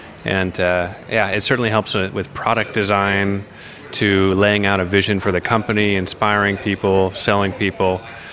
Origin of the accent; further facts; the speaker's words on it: Los Angeles, California, United States; I grew up around people in the filmmaking industry, because I grew up around Los Angeles.